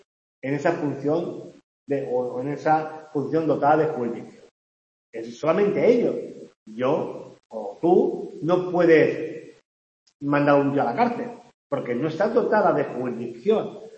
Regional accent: Valencia, Valencian Community, Spain; En Valencia, yo soy valenciano

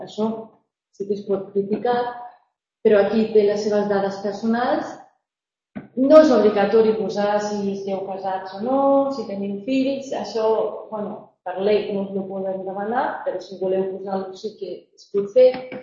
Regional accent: Germany; Catalan is a second language; ho puc dir que soc d'Alemanya.

